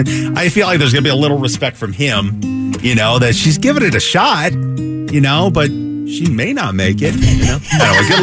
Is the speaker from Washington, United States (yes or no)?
yes; Seattle, Washington, United States; we grew up in the Pacific Northwest. I grew up in the Seattle area.